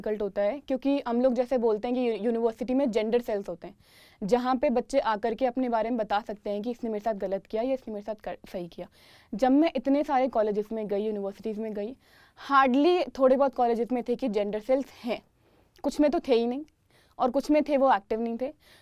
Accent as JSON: {"language": "Hindi", "region": "Rajasthan", "country": "India", "said": "मैं राजस्थान इंडिया से बिलोंग करती हूँ।"}